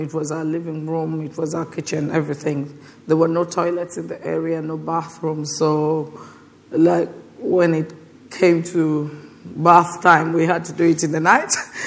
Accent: Uganda; now in London, United Kingdom; Yes, I'm from Uganda, but I live in London.

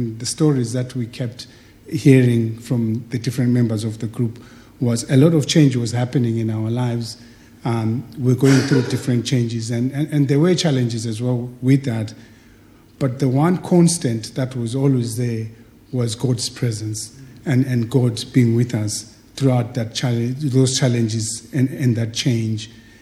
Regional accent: Zimbabwe; also born or lived in Botswana; now in Ireland; my family and I, we were living in Ireland for the last 11 years. Before that, we were in Botswana, and we're originally from Zimbabwe. We left Botswana in 2003.

